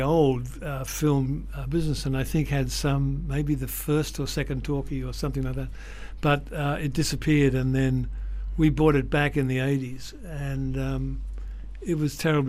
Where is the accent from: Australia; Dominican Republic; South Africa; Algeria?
Australia; now in United States; Yeah, I think it does. Umar, I should remind your audience, or remind you, that actually, yes, I am Australian, but I've lived in the States for 30 years.